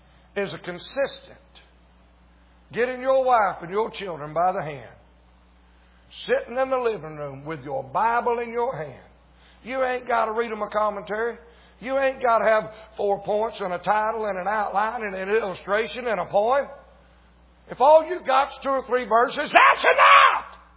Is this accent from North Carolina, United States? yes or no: yes; North Carolina, United States; I'm from North Carolina. I got tar on my heels.